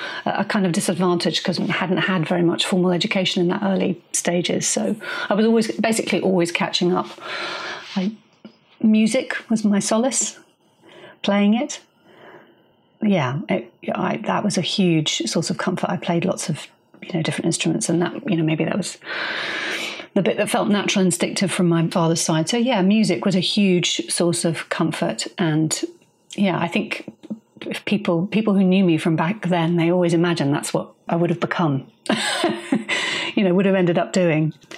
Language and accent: English; Portugal; the first film I ever got to see, we were growing up in Portugal, there was very little on the telly.